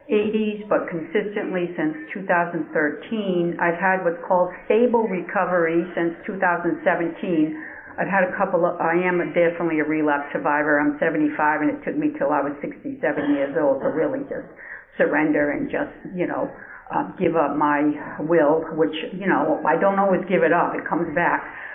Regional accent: Rhode Island, United States; I am from Rhode Island.

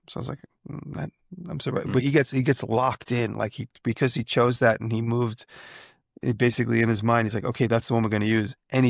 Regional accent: New York, United States; accent: Long Island; The one where the letters, that's my Long Island accent, the letters.

